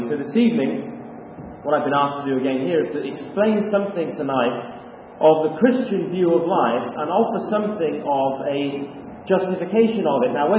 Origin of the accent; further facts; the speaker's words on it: England, United Kingdom; moved away as an adult; now in Canada; For those of you who can't tell, I am from England. And I've been living in Canada now for about coming up 2 years.